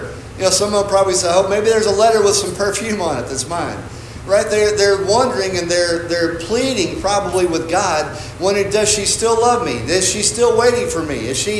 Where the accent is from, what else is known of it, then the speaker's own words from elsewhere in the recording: Texas, United States; I was the only guy that was not from Arkansas. Here I come from Texas.